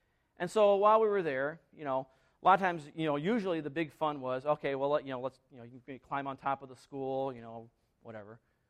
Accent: Milford, Indiana, United States; I was working at a factory in my hometown of Milford, Indiana, which is about almost 3 hours straight east of here.

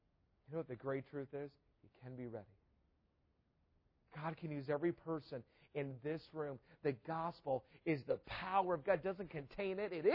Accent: Atlanta, Georgia, United States; this is when I was growing up in Atlanta, in our church basketball league.

